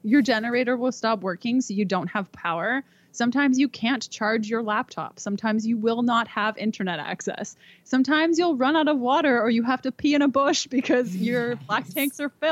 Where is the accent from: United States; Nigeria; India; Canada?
Canada; We're from Canada. I need cooler climate.